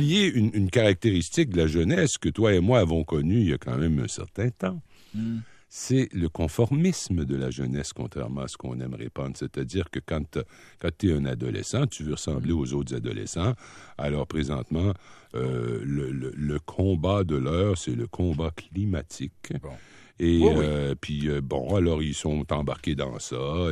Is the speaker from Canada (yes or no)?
yes; Rimouski, Quebec, Canada; il est inclus dans mon patelin natal, la Rimouski.